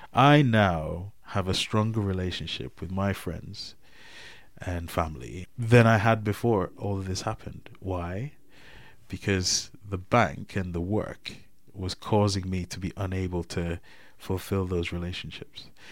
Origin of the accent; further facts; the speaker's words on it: United Kingdom; because of the fact that I'm British in everything, bar having a passport